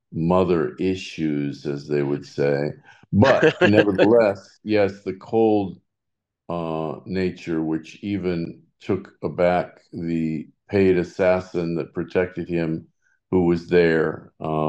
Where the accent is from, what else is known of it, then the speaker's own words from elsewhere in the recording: Beverly Hills, California, United States; also born or lived in Hollywood; I was raised in Beverly Hills and Hollywood.